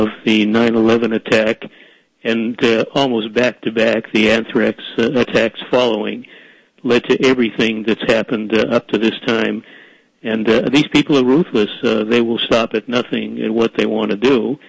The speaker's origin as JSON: {"language": "English", "town": "Boston", "region": "Massachusetts", "country": "United States", "tie": "born or raised there", "said": "because I grew up in Boston and a very high-density population area."}